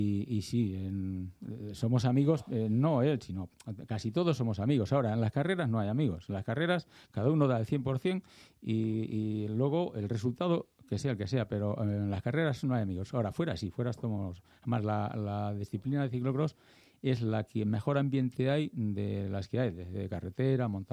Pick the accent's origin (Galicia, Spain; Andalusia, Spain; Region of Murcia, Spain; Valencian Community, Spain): Galicia, Spain; Pontevedra; el campeonato de España en Pontevedra, en mi tierra